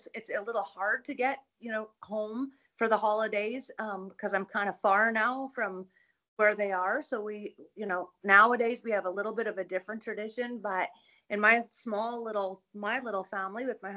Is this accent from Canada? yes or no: yes; Northern Canada, Canada; So I came from a very, very big family. I'm actually from Northern Canada.